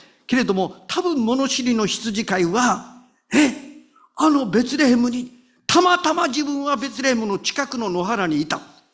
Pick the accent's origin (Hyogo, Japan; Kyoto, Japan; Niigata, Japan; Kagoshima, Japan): Hyogo, Japan; Kaibara; 私は丹波貝原の出身です。